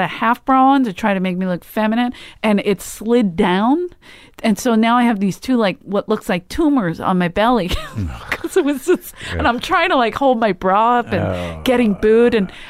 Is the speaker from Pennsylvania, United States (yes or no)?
yes; Philadelphia, Pennsylvania, United States; And as soon as I say I'm from Philly, they start, boo, fuck Philly, fuck the Eagles.